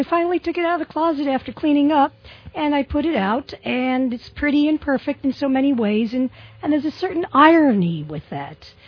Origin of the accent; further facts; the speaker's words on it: Brooklyn, New York, United States; I grew up in Brooklyn, New York, on the 16th floor of a 23-story building in a very highly densely populated area. I'm an only child. I come from working-class background.